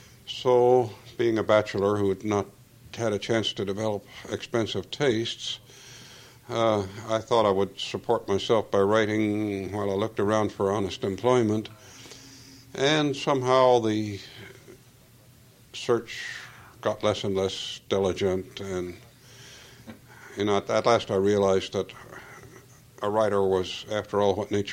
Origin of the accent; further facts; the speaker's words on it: Northfield, Minnesota, United States; which I think of as my hometown, in the 1940s and 1950s.